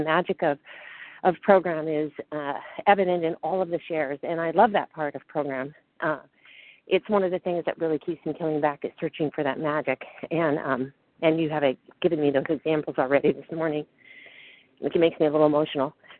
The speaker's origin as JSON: {"language": "English", "region": "California", "country": "United States", "said": "I'm from California."}